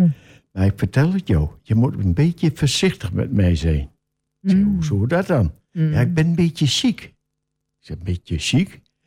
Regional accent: Haaksbergen, Overijssel, Netherlands; now in Almelo, Netherlands; En ik ben geboren en getogen in Haaksbergen. Mm. En in maart 1999 zijn we verhuisd om de kinderen naar Almelo.

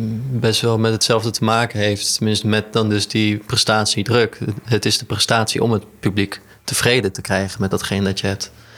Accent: Utrecht, Netherlands; ik kom zelf uit Utrecht, maar voor de rest komen we allemaal uit Tilburg en iemand uit Maastricht.

